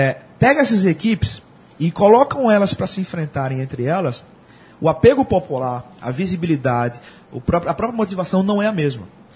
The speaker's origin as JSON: {"language": "Portuguese", "town": "Caruaru", "region": "Pernambuco", "country": "Brazil", "tie": "born or raised there", "also_born_or_lived": "Arcoverde", "said": "Eu sou do interior do estado, eu nasci em Arco Verde e me criei em Caruaru, sou caruaruense de coração."}